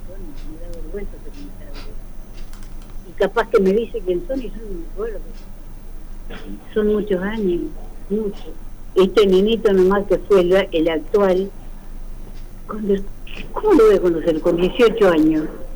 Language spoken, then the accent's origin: Spanish; Los Toldos, Buenos Aires Province, Argentina; De Viamonte, nosotros venimos de Los Toldos.